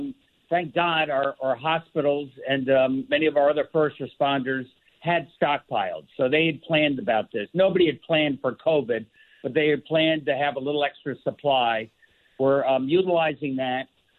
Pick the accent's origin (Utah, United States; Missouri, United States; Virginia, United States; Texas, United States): Missouri, United States; I'm from the Show Me State.